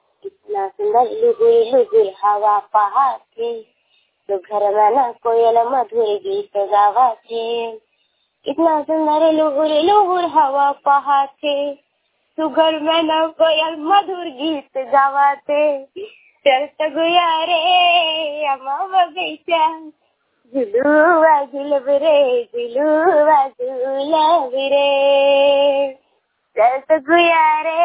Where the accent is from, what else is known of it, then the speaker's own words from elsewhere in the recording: Rajnandgaon, Chhattisgarh, India; मैं जिला राजनांदगांव छत्तीसगढ़ से हूँ।